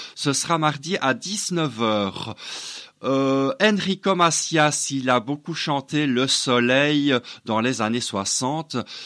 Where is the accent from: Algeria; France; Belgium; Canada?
Belgium; tu viens chez nous en Belgique, il y en a tant qu'on veut.